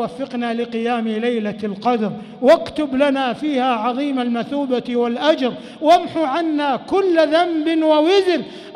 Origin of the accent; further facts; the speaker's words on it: Saudi Arabia; اللهم احفظ بلادنا المملكة العربية السعودية